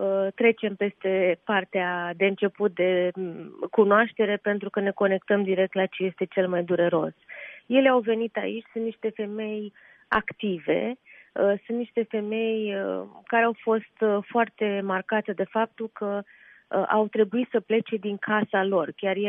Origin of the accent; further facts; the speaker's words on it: Odesa, Odesa Oblast, Ukraine; Sunt din Odessa. Din Odessa sunt.